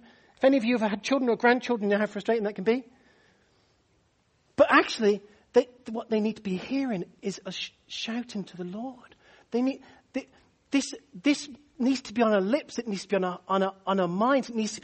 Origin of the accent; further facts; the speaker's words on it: United Kingdom; I know we're British. I know it's hard for us to get excited over anything else other than football.